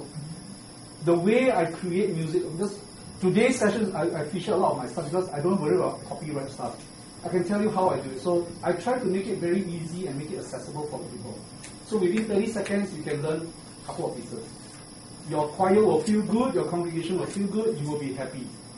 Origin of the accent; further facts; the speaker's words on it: Singapore; I'm a Singaporean.